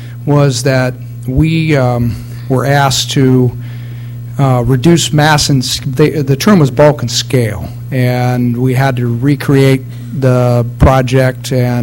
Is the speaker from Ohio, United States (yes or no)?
no; Los Osos, California, United States; from Los Osos.